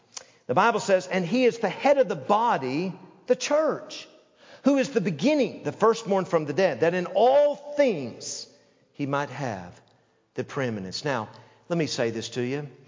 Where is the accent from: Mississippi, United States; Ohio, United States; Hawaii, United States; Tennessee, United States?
Tennessee, United States; Knoxville; And I'm even from Knoxville, Tennessee. I'm just a hillbilly.